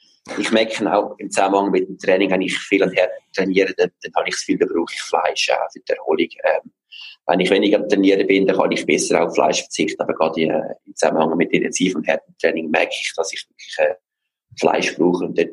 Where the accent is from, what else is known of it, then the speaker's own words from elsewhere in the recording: Switzerland; als Schweizer